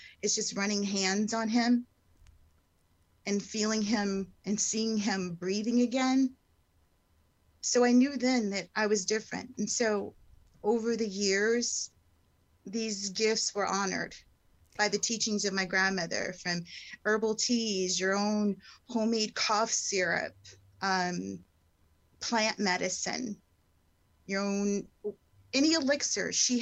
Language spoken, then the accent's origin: English; Altadena, California, United States; I am a San Gabriel girl. So I grew up in Altadena, California.